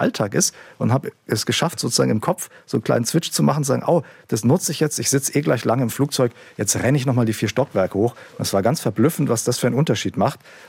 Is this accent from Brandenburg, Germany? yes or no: no; Erlangen, Bavaria, Germany; interessanterweise bin ich selber in Franken groß geworden, aber mit einer norddeutschen Familie im Hintergrund.